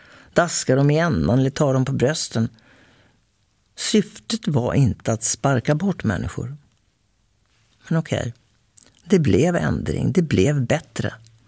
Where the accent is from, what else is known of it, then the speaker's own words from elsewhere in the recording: Linköping, Östergötland, Sweden; now in Stockholm, Sweden; Och så är vi båda från Bomvirsan. Vi är lantisar alltså. Jag är från Linköping, han från Grisslehamn. Och har båda begett oss till Stockholm för att överleva.